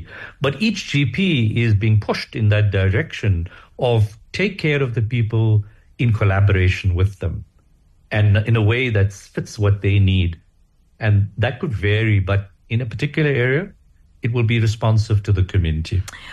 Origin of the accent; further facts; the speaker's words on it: Chiawelo, Gauteng, South Africa; I'm from Chiauelo to even, let's say, Diepsloot